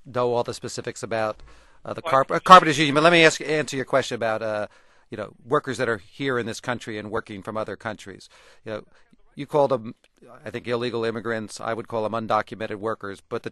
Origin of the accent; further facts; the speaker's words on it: Philadelphia, Pennsylvania, United States; I come from Philadelphia. It is about as strong a union town as you can get.